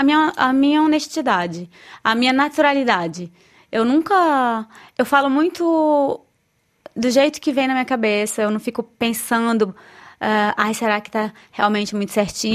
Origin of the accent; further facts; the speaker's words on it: Amazon, Brazil; Eu quis ajudar as crianças de onde eu vim, de onde eu nasci, que é na Amazônia, que eu venho da Amazônia. E quando eu morava lá